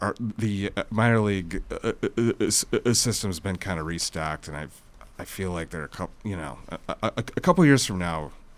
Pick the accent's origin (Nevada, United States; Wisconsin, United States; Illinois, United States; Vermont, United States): Wisconsin, United States; Prairie du Chien; now in Racine, United States; I grew up in Prairie du Chien, Wisconsin, over on the other side of the state.